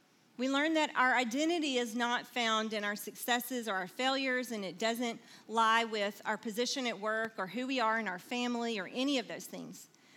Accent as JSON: {"language": "English", "region": "Alabama", "country": "United States", "tie": "born or raised there", "said": "And because I grew up in Alabama, I thought I would probably be placed somewhere in the Southeast"}